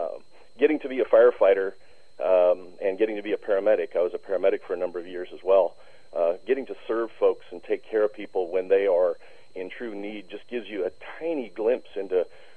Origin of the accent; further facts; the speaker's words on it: San Diego, California, United States; also born or lived in Los Angeles; I was born in Los Angeles and moved to San Diego when I was just about 6 years old. Spent most of my life in San Diego